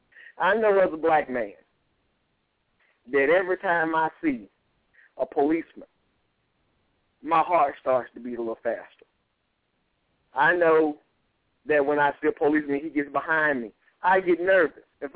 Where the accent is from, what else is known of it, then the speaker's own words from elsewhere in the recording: Georgia, United States; I can go back to a story when I was about 14 or 15 years old, growing up in South DeKalb, and I was sitting there waiting on the bus by the Burger King on Candler Road.